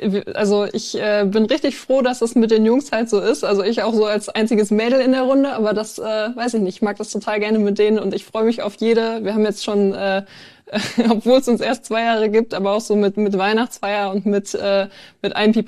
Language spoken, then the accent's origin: German; Münster, North Rhine-Westphalia, Germany; Aus Münster.